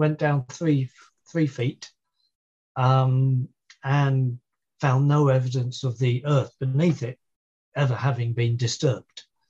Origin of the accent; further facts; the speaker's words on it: London, United Kingdom; Bear in mind, I'm a Londoner